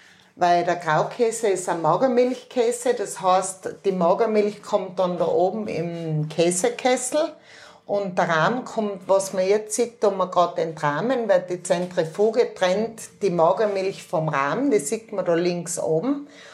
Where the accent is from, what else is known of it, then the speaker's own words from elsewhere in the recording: Austria; Und wie man hört, bin ich eine Österreicherin